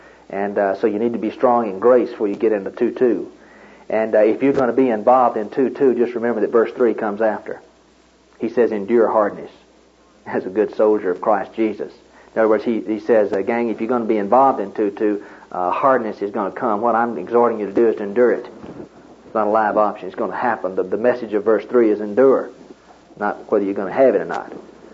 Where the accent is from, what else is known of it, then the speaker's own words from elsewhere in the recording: Tennessee, United States; I came from Tennessee, and it's the idea in Tennessee of where the TVA, Tennessee Valley Authority, they dammed up water